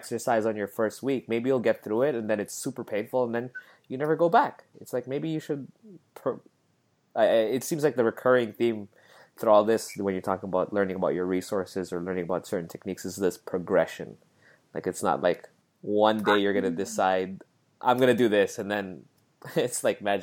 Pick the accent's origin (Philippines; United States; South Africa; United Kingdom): Philippines; And since I'm Filipino, it's going to be a Filipino recipe. It was more like, dude, it's the flavor that I miss.